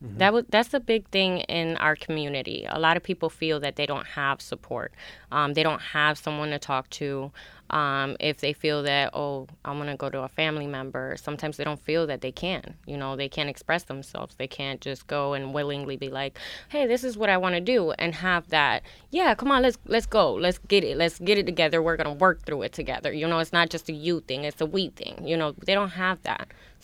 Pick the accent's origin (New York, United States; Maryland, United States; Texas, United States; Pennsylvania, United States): New York, United States; Rochester; Yes, but it's Rochester.